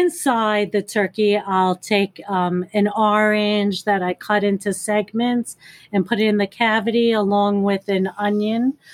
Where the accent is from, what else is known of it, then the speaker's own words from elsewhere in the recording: New York, United States; I know, but we're from New York. We got to say pecan pie.